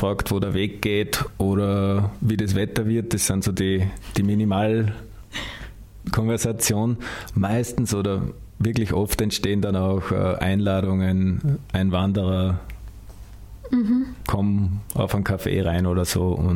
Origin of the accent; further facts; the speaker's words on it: Wachsenberg, Upper Austria, Austria; gehe wirklich zu mir nach Hause, dort, wo ich aufgewachsen bin, ins Mühlviertel nach Wachsenberg.